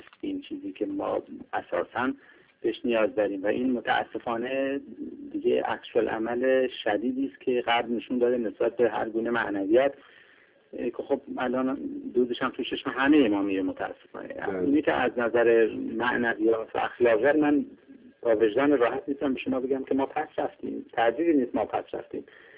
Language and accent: Persian; Iran; من آرزو میکنم غالبا هم به عنوان یک ایرانی هم به عنوان یک روانپزشک که کشور ما شاهد همچین سناریوهایی نشه